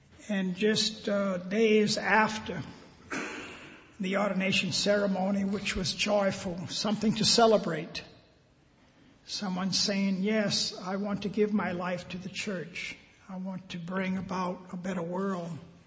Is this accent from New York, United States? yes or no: no; Louisiana, United States; I grew up in Louisiana years ago. You know, we went to segregated schools, public schools. I grew up in a little town where the schools were segregated.